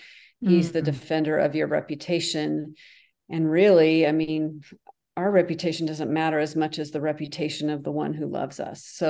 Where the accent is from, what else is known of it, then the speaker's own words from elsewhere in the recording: Northern United States, United States; I live in the South, so, but I'm from the North.